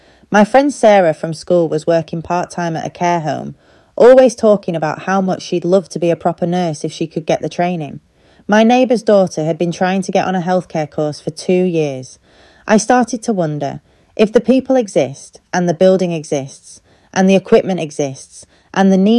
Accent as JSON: {"language": "English", "town": "Frodsham", "region": "North West England", "country": "United Kingdom", "tie": "born or raised there", "said": "I grew up in Frodsham watching my nan recover from a stroke."}